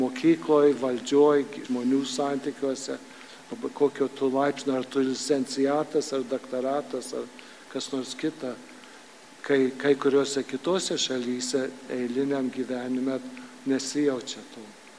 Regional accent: Vilnius, Vilnius County, Lithuania; Visi žino, kadangi mes čia esam vilniečiai daugiausia.

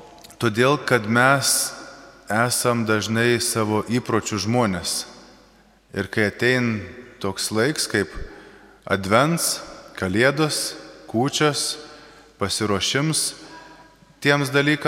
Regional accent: Šiluva, Kaunas County, Lithuania; Aš pats esu iš Šiluvos

